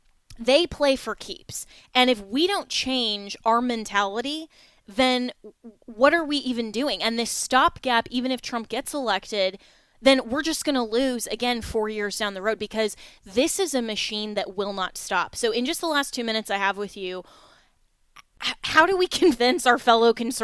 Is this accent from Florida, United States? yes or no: yes; Florida, United States; I mean, with what's going on here in my home state of Florida with the abortion amendment, Amendment 4, that is on the ballot